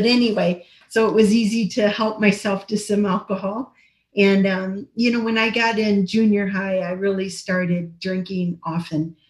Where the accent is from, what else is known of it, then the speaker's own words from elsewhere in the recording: Ohio, United States; I'm one of five kids. I grew up back in Ohio, and a lot of alcoholism in my family tree